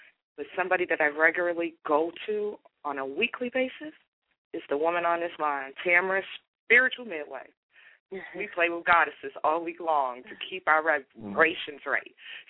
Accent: Washington, District of Columbia, United States; born there; I was born in Washington, D.C.

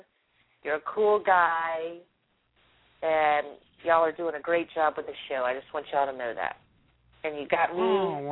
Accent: Louisiana, United States; Yeah, I'm Guatawhiten. But I'm from Louisiana, so I'm Cajun in the heart, at heart.

